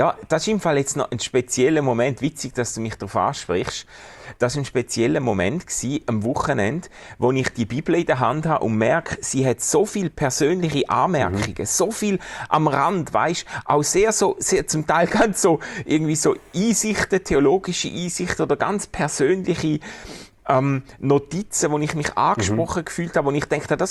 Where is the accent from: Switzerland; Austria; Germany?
Switzerland; Schaffhausen; Ich komme ja aus Schaffhausen und ich weiss es aus nächster Nähe.